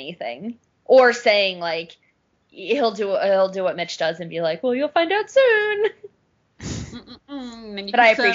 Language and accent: English; United States; I'm so American. I feel like I can't say arse.